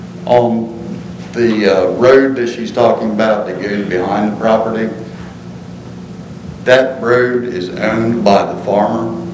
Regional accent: Dagsboro, Delaware, United States; I mean, I'm a lifelong Sussex County. I grew up in Dagsboro. I lived there for 26 years, and then I moved to my property here. I've been there for 30 years.

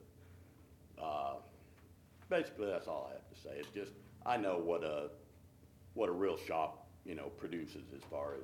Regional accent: Frankfort, Delaware, United States; I'm from Frankfort, Delaware, and I'm said mechanic in the back.

